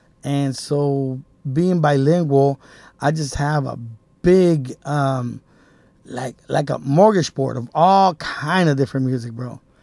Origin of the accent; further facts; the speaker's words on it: Gardena, California, United States; Gardena, California.